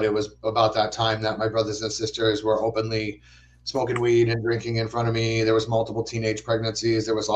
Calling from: East Greenwich, Rhode Island, United States; I'm in East Greenwich. So I'm right up the hill from you, or you're not actually at work right now. But yeah, I'm right up the hill, back up in the hills on the other side of Route 2 from East Greenwich.

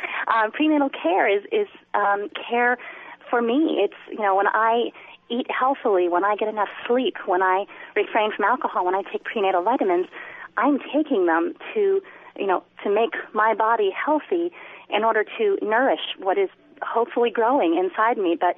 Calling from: Massachusetts, United States; I'm calling from Cape Cod, Massachusetts.

